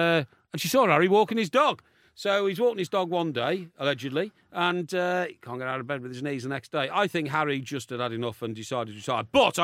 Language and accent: English; Chester, North West England, United Kingdom; I'm from Chester. That's Greater Merseyside, okay?